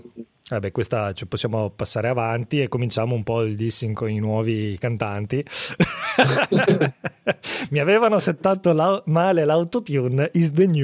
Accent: Padua, Veneto, Italy; Perché io sono di Padova

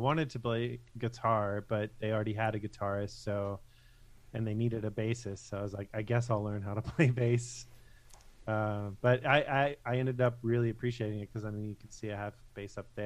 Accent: Hickory, North Carolina, United States; also born or lived in Eden / Walkertown; I was born in Eden, North Carolina, but I was only there for like until I was 3 or 4, I think, and moved to Walkertown and then spent most of my youth in Hickory.

